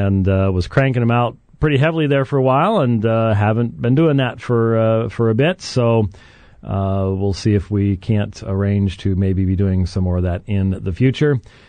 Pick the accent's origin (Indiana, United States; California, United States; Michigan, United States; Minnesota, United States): Minnesota, United States; Minneapolis; But returning to the land of my birth, yes, I am a native Minnesotan. And I was born in Minneapolis, in fact. Well, that's a suburb, but that's okay.